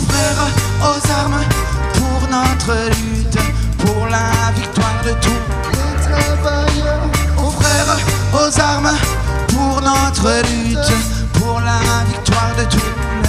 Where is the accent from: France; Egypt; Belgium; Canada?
Belgium; Charleroi, Wallonia; je viens de Charleroi, un espace plein de mines et de terrils. Presque. On parle wallon, t'as vu, hein?